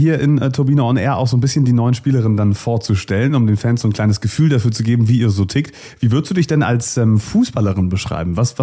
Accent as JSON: {"language": "German", "town": "Potsdam", "region": "Brandenburg", "country": "Germany", "said": "Wobei ich sagen kann, als Potsdamer, Berlin versucht man dann irgendwann zu meiden."}